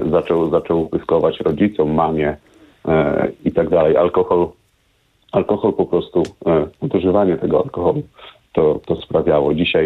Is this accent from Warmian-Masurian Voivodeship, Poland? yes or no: yes; Podolsztyn, Warmian-Masurian Voivodeship, Poland; bo ja pochodzę z Podolsztyna, mieszkaliśmy z tatą